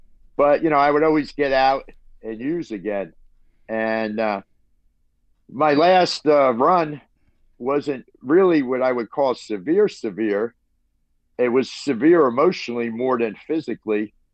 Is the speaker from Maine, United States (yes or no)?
no; New Jersey, United States; which is pretty wide known here in Jersey, New Jersey. I'm from New Jersey